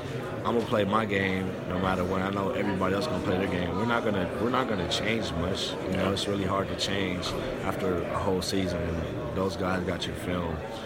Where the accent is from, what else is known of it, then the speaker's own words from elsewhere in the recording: Long Beach, California, United States; Oh, I'm from Long Beach, California.